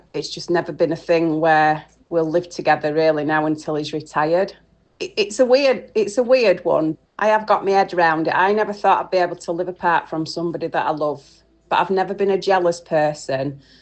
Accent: Doncaster, Yorkshire and the Humber, United Kingdom; So I met my husband 17 years ago. I'm from Doncaster. He's from Swansea. But we met in a pub in Doncaster.

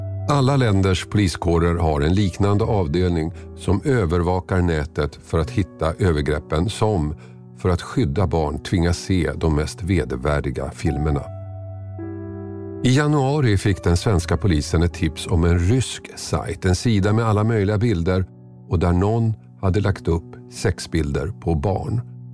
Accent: Tumba, Stockholm County, Sweden; Det hände i Tumba, orten där jag växte upp.

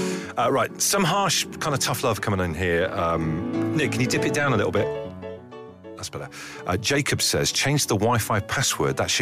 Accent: South West England, United Kingdom; obviously I grew up in Devon, so like sitting on beaches and going to like parties and all that stuff.

